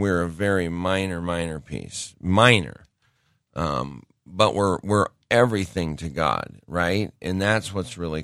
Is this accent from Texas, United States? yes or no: no; Great Falls, Montana, United States; You know, I grew up in Montana, and one direction, I grew up in Great Falls, and if I looked to the west, I saw the Rockies.